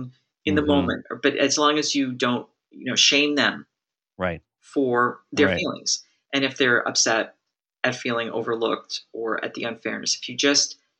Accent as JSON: {"language": "English", "region": "Massachusetts", "country": "United States", "tie": "born or raised there", "said": "We're both Jewish. She grew up in New Jersey. I grew up in Massachusetts."}